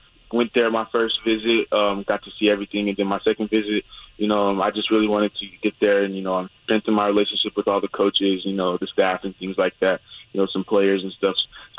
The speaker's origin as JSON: {"language": "English", "region": "California", "country": "United States", "tie": "born or raised there", "said": "You know, so I'm in East Palm, California right now. You know, nice weather out here. Just my hometown. You know, I've been here in close 17 years."}